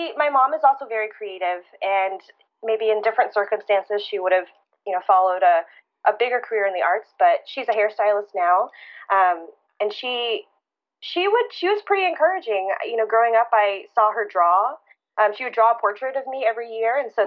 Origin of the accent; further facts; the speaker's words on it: Houston, Texas, United States; first language Vietnamese; English is a second language; Yes, yeah, so my first language was Vietnamese, and I actually didn't learn, because my mom didn't speak it, but I didn't really learn English until I was in pre-K.